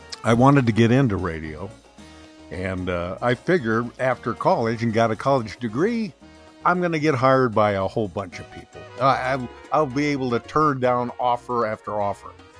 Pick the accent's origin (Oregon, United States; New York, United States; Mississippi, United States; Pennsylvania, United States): Oregon, United States; Bend; come back to my hometown of Bend, Oregon, because there was a radio opening there.